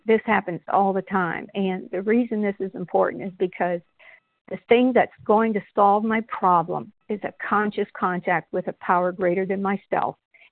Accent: Washington, United States; I'm from Washington State.

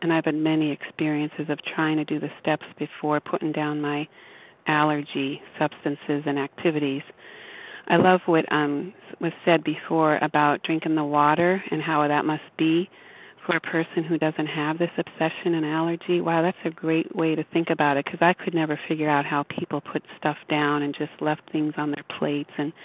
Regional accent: Florida, United States; I'm from Florida

